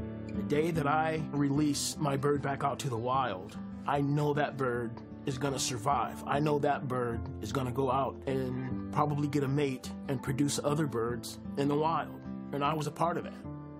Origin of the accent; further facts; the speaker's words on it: Riverside, California, United States; I grew up in Riverside, California. I had two brothers and three sisters.